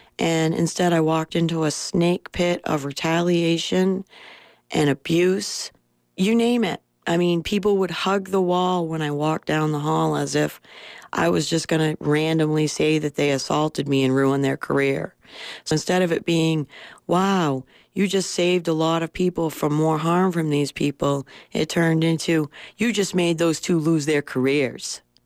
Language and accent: English; Bethel, Maine, United States; I grew up in Bethel, Maine, an idyllic childhood, raised as an equal, grew up, you know, living the American dream, basically.